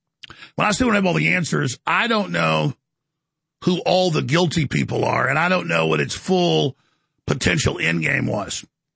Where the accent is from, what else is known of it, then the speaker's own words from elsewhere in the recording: United States; I'm a father. I'm an American. I'm a patriot, Christian, first and foremost.